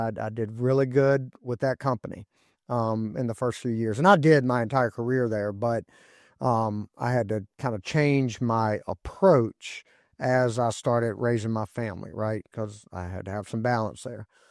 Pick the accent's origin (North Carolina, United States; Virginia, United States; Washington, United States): Virginia, United States; Surry; they have a nuclear power plant here in my hometown of Surrey, Virginia.